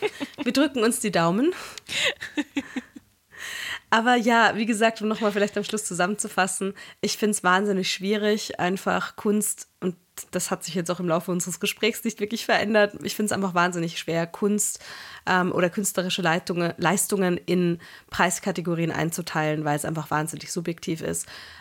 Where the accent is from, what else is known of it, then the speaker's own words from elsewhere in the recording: Salzburg, Austria; Und ich bin ja in Salzburg aufgewachsen.